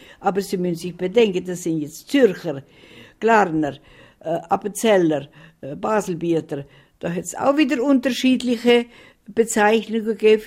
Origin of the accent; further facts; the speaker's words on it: Romania; now in Germany; Und ich bin ja in Rumänien aufgewachsen, ich habe die Sprache, aber ich bin ruhig.